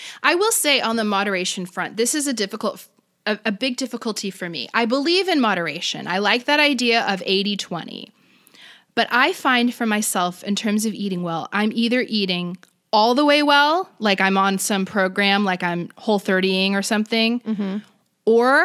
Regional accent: Florida, United States; now in California, United States; I mean, I'm from Florida. I go back home and it's like, bring on the casserole made with, you know, some cream of something soup.

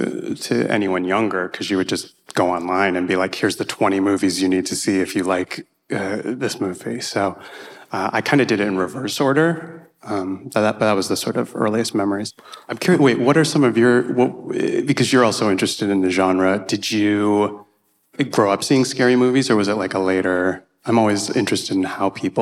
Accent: Scranton, Pennsylvania, United States; So I grew up in Scranton, Pennsylvania.

